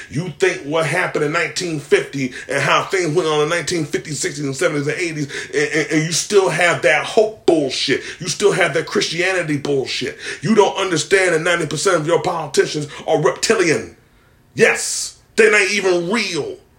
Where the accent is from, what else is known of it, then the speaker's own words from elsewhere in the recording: Philadelphia, Pennsylvania, United States; I'm originally from Philadelphia, so I know what Joe Biden has done.